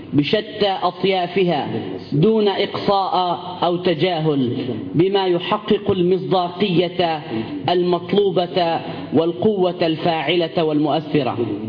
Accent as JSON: {"language": "Arabic", "country": "Syria", "said": "ينبغي أن نتناقش كسوريين حول مستقبل سوريا."}